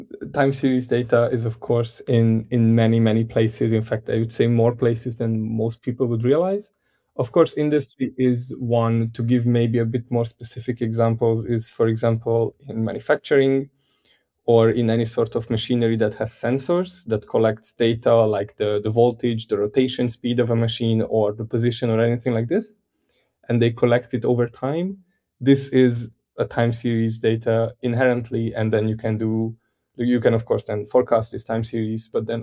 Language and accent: English; Hungary; So I grew up in Hungary, and this is actually a very traditional Hungarian name